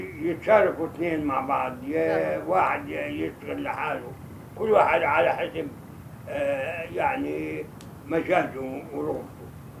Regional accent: Palestine; التجارة عندنا التجارة عندنا بفلسطين كانت كلياتها البيع والشراء

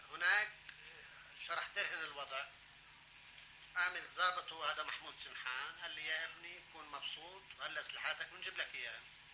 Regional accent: Palestine; لما صارت الاحداث عندنا بفلسطين تركت انا البوليس وطلعت بسلاحي انا من البوليس والتحقت بالثوره الفلسطينيه

